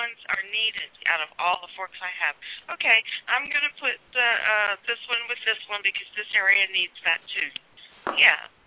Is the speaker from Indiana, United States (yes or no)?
yes; Indianapolis, Indiana, United States; But I came from Indianapolis.